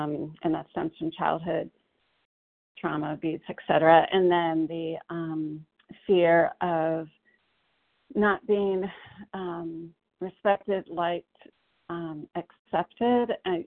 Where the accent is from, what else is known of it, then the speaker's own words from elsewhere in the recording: Connecticut, United States; Hi, everybody. I'm from Connecticut.